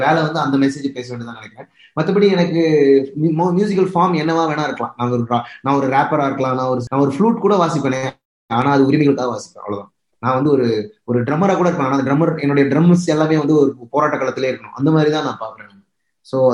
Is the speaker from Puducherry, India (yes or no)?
no; Arakkonam, Tamil Nadu, India; So நான் வந்து சின்ன வயசுல இருந்து வெறும் நாட்டுப்புற பாட்டு தான் கேட்டு வளர்ந்தேன். எங்க வீடு அரக்கோணம் வந்து ஒரு ரயில்வேவும் பிரிட்டிஷ் பீப்புளும் வாழ்ந்த ஒரு பகுதி.